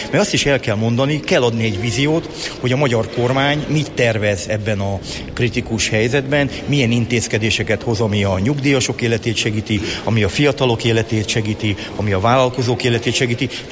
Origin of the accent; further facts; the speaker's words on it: Nyíregyháza, Szabolcs-Szatmár-Bereg, Hungary; also born or lived in Békéscsaba; az életem jelentős részét Szabolcs-Szatmár Bereg megyében Nyíregyházán töltöttem, mert ugye ott jártam középiskolába, Vasvári Pál gimnáziumba érettségiztem, és onnan kerültem Budapestre